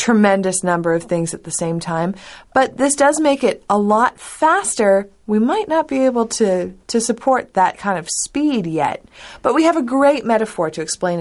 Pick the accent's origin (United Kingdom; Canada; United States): Canada; I can't really imagine that temperature, and I'm Canadian. Like, it gets cold in Canada